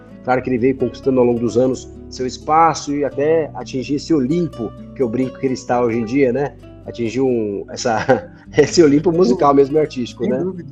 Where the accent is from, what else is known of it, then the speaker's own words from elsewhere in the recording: Campo Grande, Mato Grosso do Sul, Brazil; meus pais se separaram, então eu fui criado lá em Campo Grande.